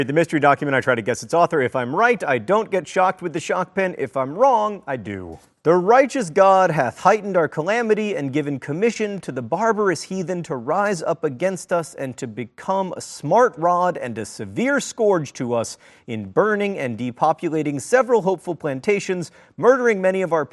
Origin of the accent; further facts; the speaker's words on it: Alabama, United States; I'm from Alabama. I don't know how to say a ton of words.